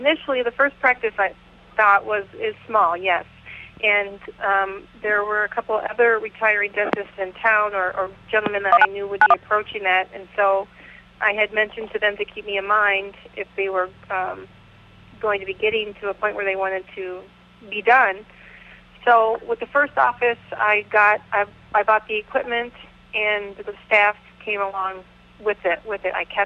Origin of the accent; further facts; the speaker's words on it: Illinois, United States; now in Stevens Point, United States; Okay. Well, I am from Central Illinois, and I went to a school at the University of Illinois in Chicago for dental school.